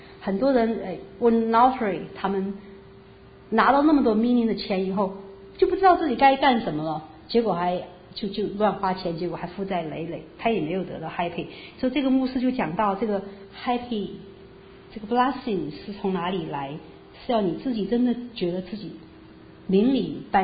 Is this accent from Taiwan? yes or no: no; China; 我们从大陆来的都是这种训练的，